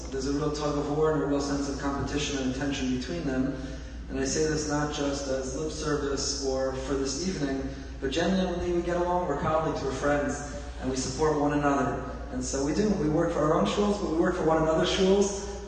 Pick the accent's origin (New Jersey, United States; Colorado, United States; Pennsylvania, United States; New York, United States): New Jersey, United States; Teaneck; I grew up in Teaneck, New Jersey.